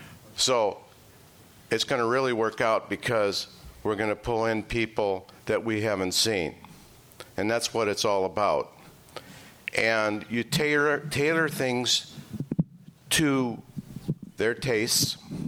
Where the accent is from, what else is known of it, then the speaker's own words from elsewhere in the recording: Chicago, Illinois, United States; By the way, originally from Chicago area.